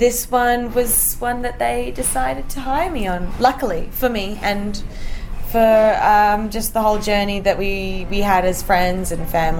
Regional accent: Australia; also born or lived in England; now in Los Angeles, United States; I was born in England, raised in Australia, and now I live here in Los Angeles.

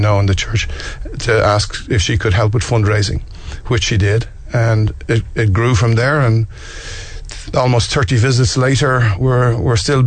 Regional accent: Dublin, County Dublin, Ireland; born and raised in Dublin. Worked in Dublin all my life

